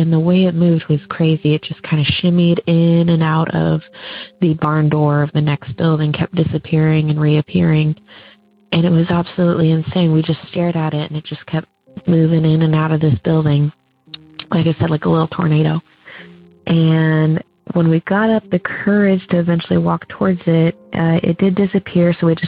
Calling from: Bellingham, Washington, United States; I'm calling from Bellingham, Washington.

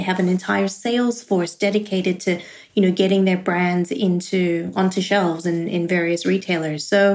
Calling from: Brooklyn, New York, United States; I am in Brooklyn, New York.

